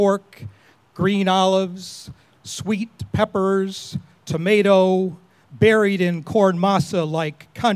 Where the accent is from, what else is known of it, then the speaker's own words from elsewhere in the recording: Syracuse, New York, United States; born and raised in Syracuse, New York, to a Miami mom who trucked us back and forth for years.